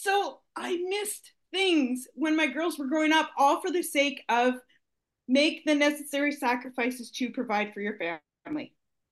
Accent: Canada; As a Canadian

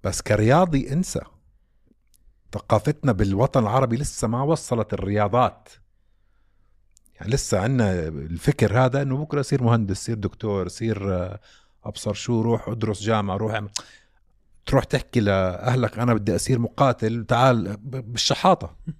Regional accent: Saudi Arabia; عندنا بالسعودية

